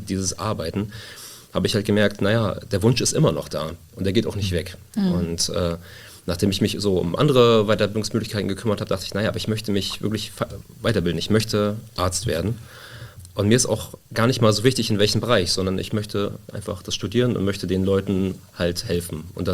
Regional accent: Wismar, Mecklenburg-Vorpommern, Germany; now in Greifswald, Germany; Ich bin interessanterweise in Bad Klein geboren. Ach. Und habe eigentlich den Großteil meines Lebens dann in Wismar und hier in der Region verbracht. Mhm. Jetzt seit 2012 lebe ich auch in Greifswald.

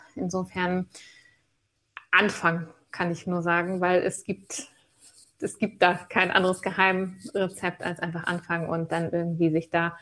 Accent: Hamburg, Germany

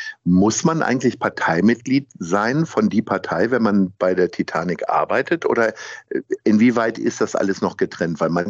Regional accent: Hanover, Lower Saxony, Germany; ich komme ja nun ursprünglich aus Hannover und habe auch mit einigen Dialekten echt Schwierigkeiten.

